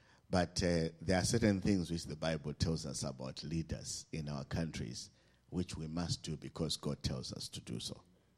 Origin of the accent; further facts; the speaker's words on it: Zimbabwe; We come from Zimbabwe, and like what Pastor said, we have unemployment at over 90%. And our nation has gone through a lot of hardships.